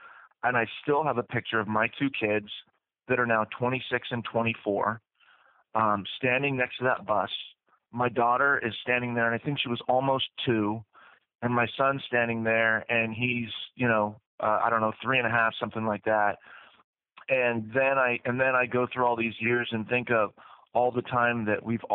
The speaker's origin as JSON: {"language": "English", "town": "San Diego", "region": "California", "country": "United States", "tie": "born or raised there", "said": "when I was young, I grew up in San Diego, right by the water"}